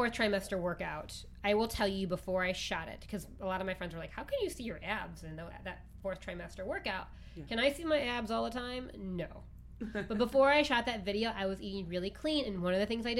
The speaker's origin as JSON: {"language": "English", "region": "Midwest", "country": "United States", "lives_now": "Los Angeles, United States", "said": "I joke about living in LA because I'm from the Midwest, where we eat a lot of pizza and drink a lot of beer."}